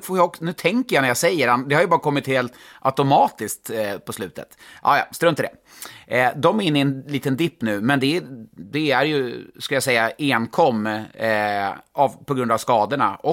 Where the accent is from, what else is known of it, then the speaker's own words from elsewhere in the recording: Stockholm County, Sweden; also born or lived in Värmland; det borde vara svårare för mig som halvt värmlänning, helt stockholmare tänkte jag säga